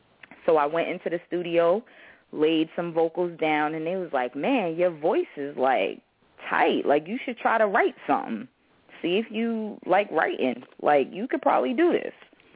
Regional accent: Boston, Massachusetts, United States; now in Baltimore, United States; When I went to Morgan, that's actually how I came to Baltimore, because I'm originally from Boston.

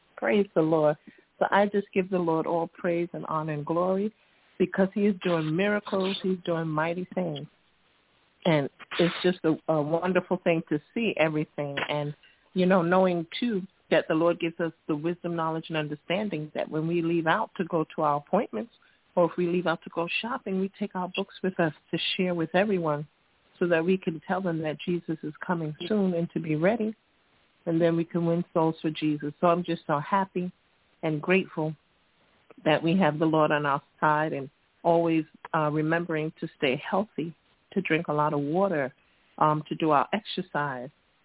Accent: Pennsylvania, United States; I know I'm … from Pennsylvania, but in Pennsylvania, I just wanted to say it snowed over here.

